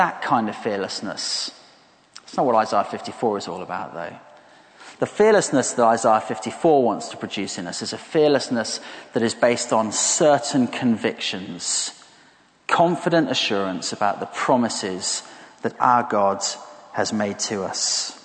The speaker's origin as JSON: {"language": "English", "region": "London", "country": "United Kingdom", "said": "After all, as wonderful as 2012 was as a Londoner, and it was a great year, wasn't it?"}